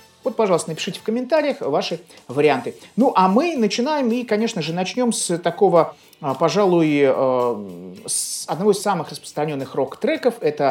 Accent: Saint Petersburg, Russia; Но обычно он выходил из моего родного города Санкт-Петербурга.

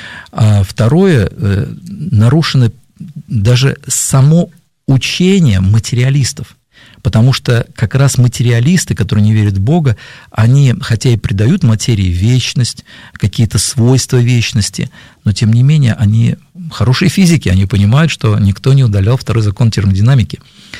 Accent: Mariupol, Donetsk Oblast, Ukraine; Я так рос на Украине, тогда это назывался Жданов, вот сейчас это Мариуполь.

